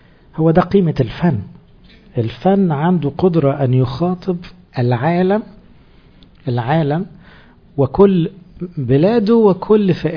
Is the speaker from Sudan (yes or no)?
no; Egypt; طب احنا مصريين مالنا بالموسيقى دي؟